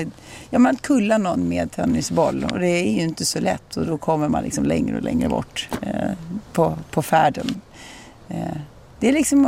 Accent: Drottningholm, Stockholm County, Sweden; Jag är uppvuxen på Drottningholm, strax utanför Stockholm.

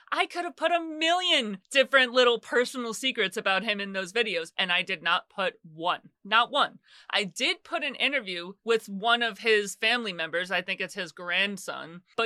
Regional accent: New York, United States; like, I'm from New York. I grew up with, like, those projects in the Bronx and Queens, and you know the ones.

